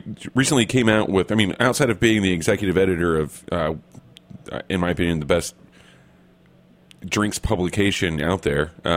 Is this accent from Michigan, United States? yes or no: no; Oklahoma, United States; and then realized we're both from Oklahoma.